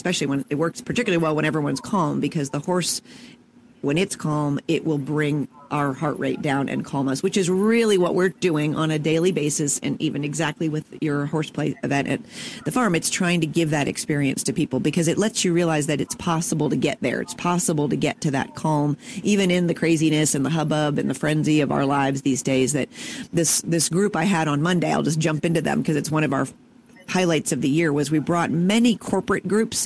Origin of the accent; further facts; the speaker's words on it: San Diego, California, United States; because I grew up in San Diego.